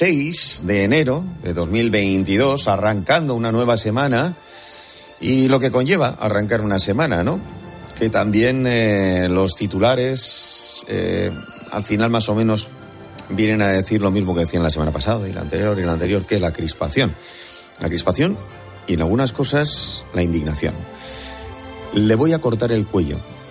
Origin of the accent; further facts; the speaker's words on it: Community of Madrid, Spain; poder disfrutar como madrileños de esa.